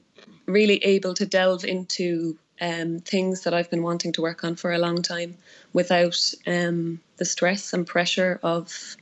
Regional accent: Cork, Munster, Ireland; moved away as an adult; now in Dublin, Ireland; I'm from Cork originally, and I moved to Dublin just after my leaving cert to study music and theatre, yeah.

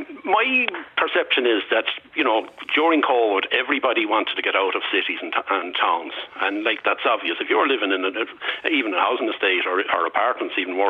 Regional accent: Dublin, Leinster, Ireland; I come from Dublin. I was born and reared. I played football for Kilmacud Crows.

